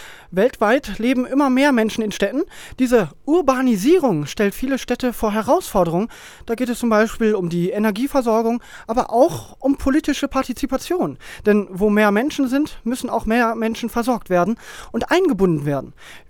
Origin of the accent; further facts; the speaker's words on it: Düsseldorf, North Rhine-Westphalia, Germany; Woran merke ich hier als Düsseldorfer, dass die Urbanisierung eine Herausforderung für die Stadt ist?